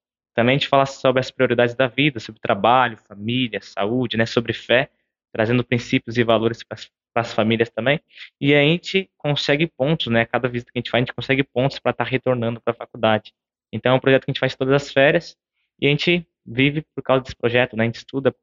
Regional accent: Viamão, Rio Grande do Sul, Brazil; also born or lived in Porto Alegre; Então, como eu sou natural de Porto Alegre ali, cresci na região da Grande Porto Alegre, Viamão.

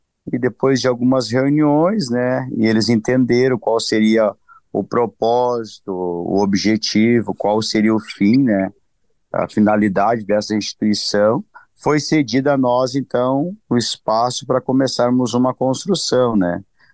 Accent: Tapera, Rio Grande do Sul, Brazil; also born or lived in Caxias do Sul; E como eu sou natural de Tapera, mas aqui estive 22 anos em Caxias do Sul

